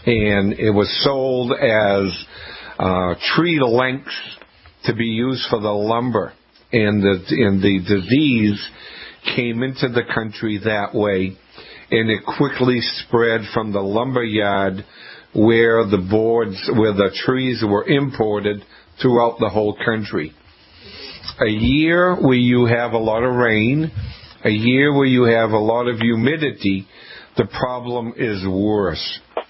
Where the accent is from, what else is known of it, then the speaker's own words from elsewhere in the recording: Auburn, Maine, United States; I grew up in Auburn, Maine, and on the street in front of my house we had 5 chestnut trees that were over 3 foot in diameter.